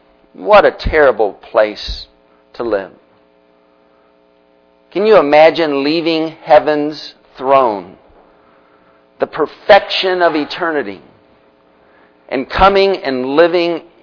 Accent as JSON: {"language": "English", "town": "Union Lake", "region": "Michigan", "country": "United States", "tie": "born or raised there", "also_born_or_lived": "Pontiac", "said": "I was born in Pontiac, Michigan. I like Michigan. But you know, no one asked me, did you want to go to Michigan? I just kind of, boom, there. My first awareness of life, I was in Union Lake, Michigan, playing."}